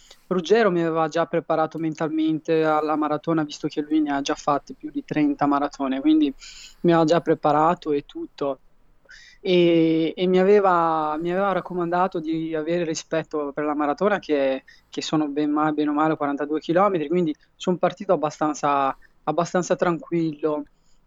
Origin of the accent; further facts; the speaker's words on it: Eritrea; io sono abituato ad andare in Eritrea, che sarebbe anche il mio paese d'origine